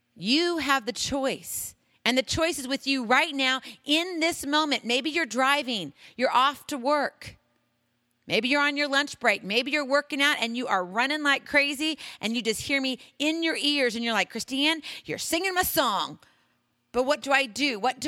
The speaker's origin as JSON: {"language": "English", "region": "Hawaii", "country": "United States", "tie": "born or raised there", "said": "You see, I'm from Hawaii. I was born there, and then I graduated from high school there."}